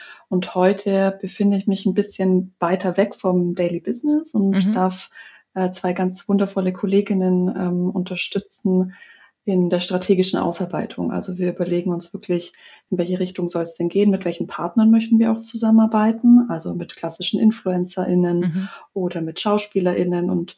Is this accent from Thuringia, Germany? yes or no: no; Kempten, Bavaria, Germany; Im Allgäu, in Kempten.